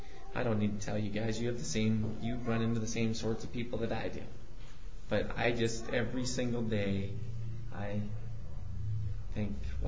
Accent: Montana, United States; You know, we're being from Montana.

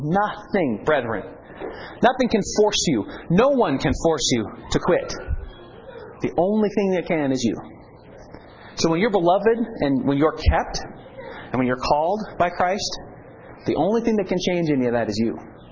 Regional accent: Montana, United States; Okay, yes, we're from Montana.

